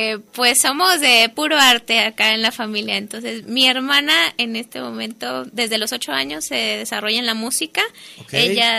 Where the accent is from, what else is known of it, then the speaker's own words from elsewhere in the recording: Guadalajara, Jalisco, Mexico; yo nací aquí en Guadalajara, toda mi vida ha sido aquí en Guadalajara